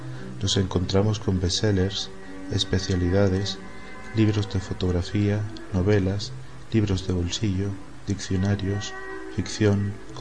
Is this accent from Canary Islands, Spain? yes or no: yes; Canary Islands, Spain; resultaría ridículo, siendo canario, imitar en una entrevista un acento peninsular